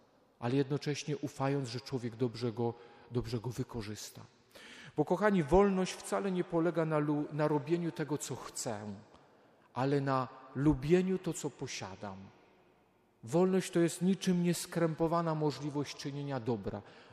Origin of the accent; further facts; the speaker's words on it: Lesser Poland, Poland; Jestem góralem, jak patrzyłem na te szczyty, które otaczały mój rodzinny dom, Pieniny, Tatry, Gorce